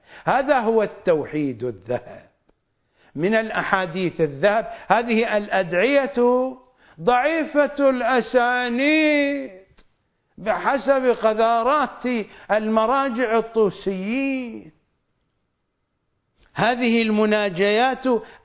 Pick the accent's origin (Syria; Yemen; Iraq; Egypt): Iraq; هذا مثل شعبي معروف عندنا بالعراق